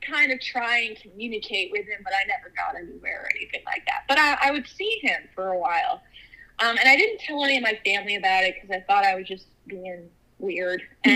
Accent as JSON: {"language": "English", "region": "Michigan", "country": "United States", "tie": "born or raised there", "said": "and I grew up in Michigan, so we were on prior indigenous land on the west side of the state around a place called Manistee."}